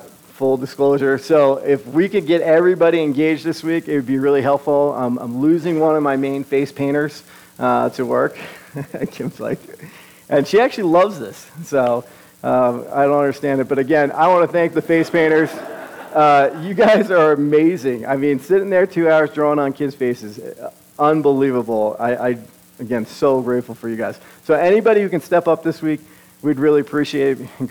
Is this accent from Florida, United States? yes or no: no; New York, United States; If a lot of you guys don't know, I'm from New York, so get ready.